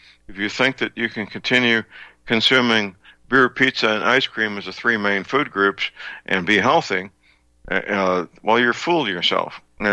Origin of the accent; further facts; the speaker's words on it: Texas, United States; you could be in Florida or Maine or Washington State, Missouri, my home state, Texas.